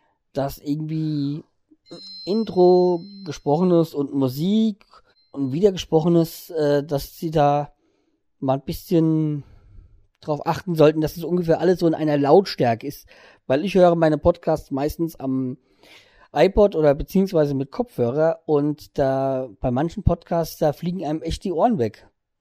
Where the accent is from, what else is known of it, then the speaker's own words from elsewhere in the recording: Hesse, Germany; born there; ich bin gebürtiger Hesse, ich habe einen Sprachfehler